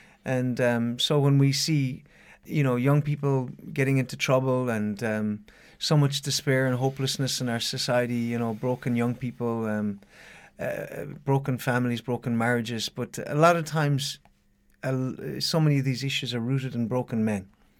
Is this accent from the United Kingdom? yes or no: no; Ireland; certainly I can say that here as an Irishman, I see that generational dysfunction.